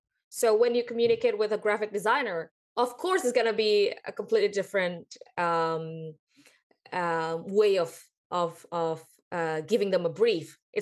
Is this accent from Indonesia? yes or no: yes; Indonesia; I'm from Indonesia. So people in Asia, it's known that for someone who's older, we don't even call them by first name, for example.